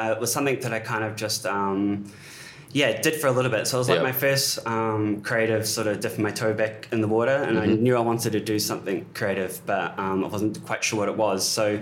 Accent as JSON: {"language": "English", "region": "Wellington", "country": "New Zealand", "tie": "born or raised there", "said": "When I was growing up in Wellington as a teenager, there was a massive music scene."}